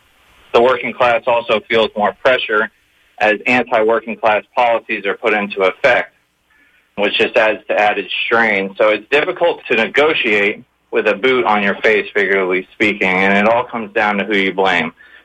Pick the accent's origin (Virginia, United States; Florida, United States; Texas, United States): Florida, United States; St. Petersburg; I'm from St. Pete.